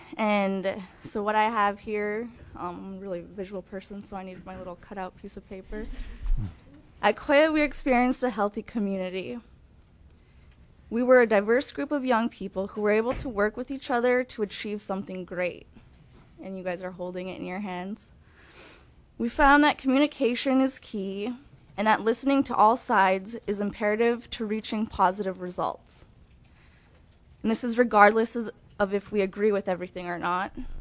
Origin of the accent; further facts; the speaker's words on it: Dillingham, Alaska, United States; I'm from Dillingham.